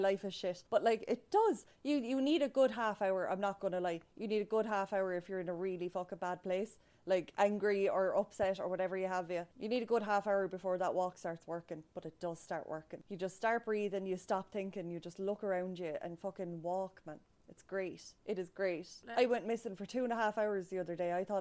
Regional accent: Ireland; as an Irish podcast who's just started listening to someone from my fucking hometown

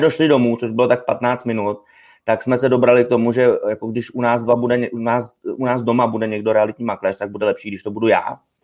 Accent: Plzeň, Plzeň Region, Czechia; Vysílám z Plzně, ku podivu, z mého rodného města, ze své rodné Hroudy.

